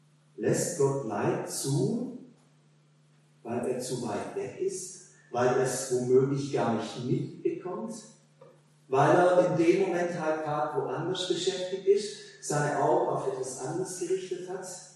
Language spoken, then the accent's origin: German; Hemmingen, Germany; In Hemmingen, wo ich herkomme